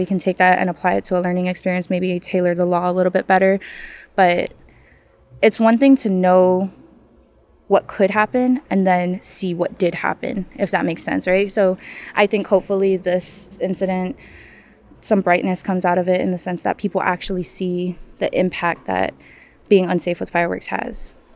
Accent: Guam; So I was born and raised on Guam. We're here temporarily for work.

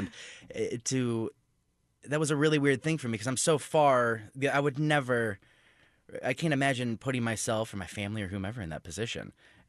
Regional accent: St. Louis, Missouri, United States; moved away as an adult; now in Kansas City, United States; As mentioned, I'm from St. Louis. I lived there until I was nearly 21.

